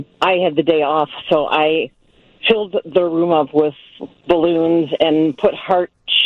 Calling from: Schererville, Indiana, United States; I am in Schererville, Indiana.

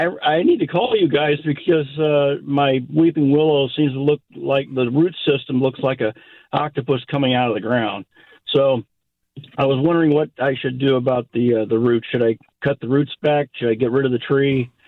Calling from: O'Fallon, Missouri, United States; I'm calling from O'Fallon, Missouri.

